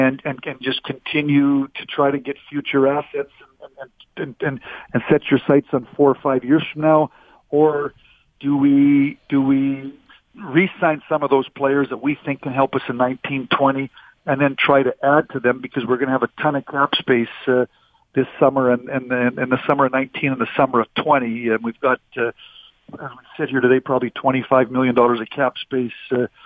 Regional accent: Vernon, British Columbia, Canada; being from British Columbia, from Vernon, I still have a place out in Vernon. I go back there for about a month in the summertime.

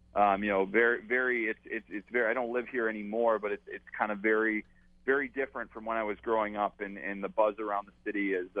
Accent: Chicago, Illinois, United States; I'm from Chicago originally, so this is the first time it's been here. So it's a real thrill, you know, to have it in my hometown

